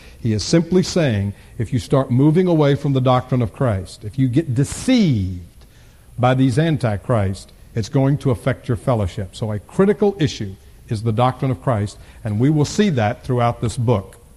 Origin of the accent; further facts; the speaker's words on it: Florida, United States; moved away as an adult; also born or lived in Tennessee / Texas; Now, you understand, I grew up in Florida, and it didn't snow at all, and I went to college in Tennessee and in Texas, and when it snowed, it had the courtesy to leave.